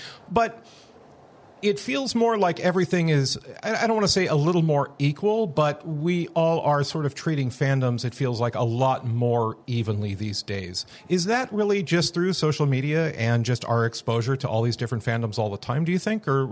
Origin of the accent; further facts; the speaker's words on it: Portland, Oregon, United States; I'm from Portland. Been working for Advertising Week for 12 plus years at this point.